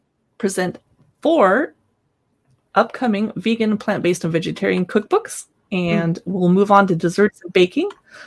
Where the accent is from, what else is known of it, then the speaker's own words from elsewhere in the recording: California, United States; Now, I grew up in California, and that's not why I'm vegetarian, because my family was vegetarian before we moved.